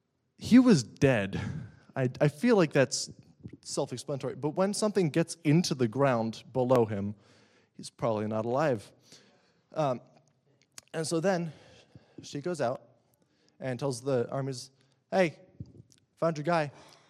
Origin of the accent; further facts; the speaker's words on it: United States; Jael works for me because I'm an American.